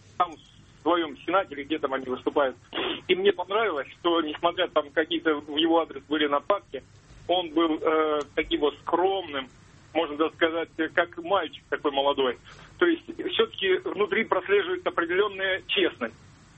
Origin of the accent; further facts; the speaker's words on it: Lipki, Tula Oblast, Russia; из города Липки, Тульская область.